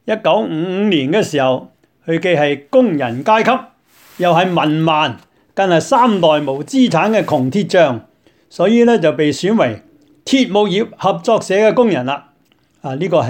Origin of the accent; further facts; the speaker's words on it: China; 我们中国人说识时务者就为俊杰嘛